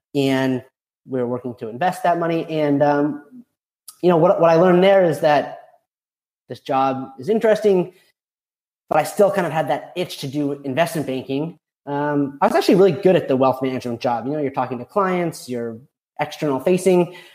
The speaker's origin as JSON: {"language": "English", "town": "Park City", "region": "Utah", "country": "United States", "tie": "born or raised there", "said": "And I grew up on the West Coast. I grew up in Park City, Utah. So like to ski and a lot of snow"}